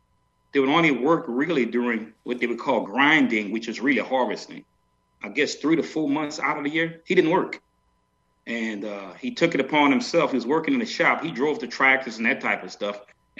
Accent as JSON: {"language": "English", "region": "Louisiana", "country": "United States", "tie": "born or raised there", "said": "I'm Creole, you know, but I grew up in a Cajun community."}